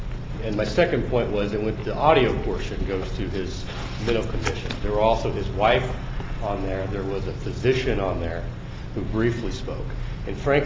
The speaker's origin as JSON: {"language": "English", "town": "Kansas City", "region": "Missouri", "country": "United States", "said": "I'm from Kansas City."}